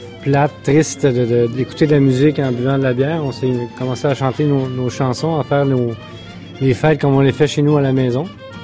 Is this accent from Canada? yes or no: yes; Montreal, Quebec, Canada; Nous, on vient de la banlieue de Montréal, et puis en banlieue, il n'y a pas grand-chose à faire.